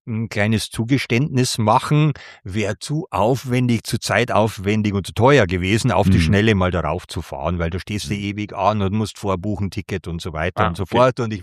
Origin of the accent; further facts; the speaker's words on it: Regensburg, Bavaria, Germany; Ich bin zwar in meiner Heimatstadt Regensburg gestartet